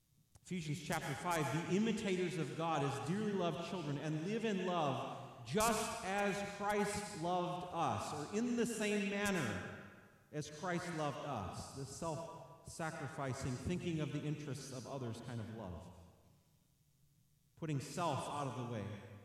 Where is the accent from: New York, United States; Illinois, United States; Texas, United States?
Illinois, United States; The church I grew up in Illinois, the Brethren Church, we actually had a... certain communions